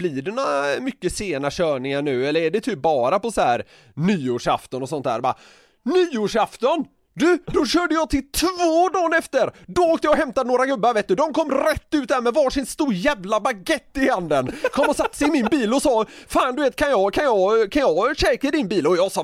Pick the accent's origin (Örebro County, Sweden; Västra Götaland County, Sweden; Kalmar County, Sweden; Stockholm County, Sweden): Västra Götaland County, Sweden; Gothenburg; Jag känner mig nästan, som göteborgare, känner jag mig nästan i de här tillfällena lite så här tvungen att ge henne lite motstånd.